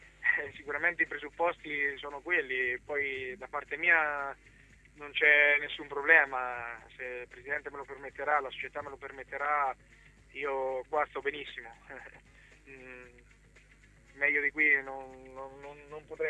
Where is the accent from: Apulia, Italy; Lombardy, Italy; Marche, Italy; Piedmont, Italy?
Marche, Italy; Ancona; sono d'Ancona, gioco per la squadra della mia città